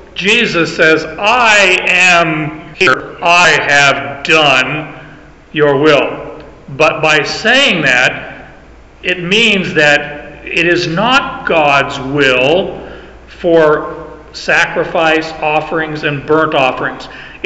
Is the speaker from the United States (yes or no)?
no; Canada; Yeah, I'm a Canadian.